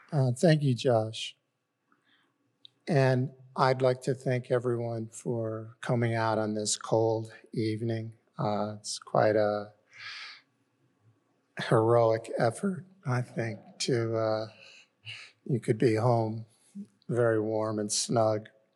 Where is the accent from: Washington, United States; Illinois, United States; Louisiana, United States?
Illinois, United States; than I, for example, heard about growing up in Illinois in the 60s and 70s.